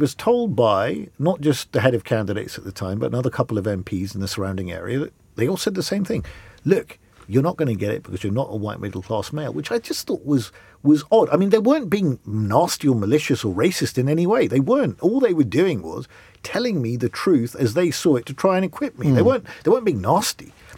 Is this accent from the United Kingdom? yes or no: yes; England, United Kingdom; born there; I am born in England, I'm British, I should jolly well be supporting England, right?